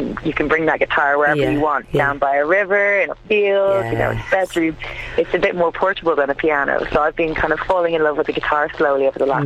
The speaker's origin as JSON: {"language": "English", "region": "County Wicklow", "country": "Ireland", "tie": "born or raised there", "moved": "yes", "lives_now": "Chester, United Kingdom", "said": "It's the county below Dublin on the east coast of Ireland, where I spent most of my time growing up before I moved over to Chester, actually, and left Ireland for the last 11 years, really."}